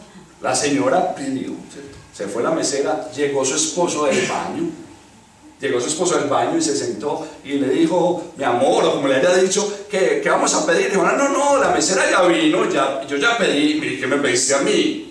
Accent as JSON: {"language": "Spanish", "region": "Antioquia", "country": "Colombia", "said": "ustedes saben que yo soy exagerado, yo soy paisa, ¿cierto?"}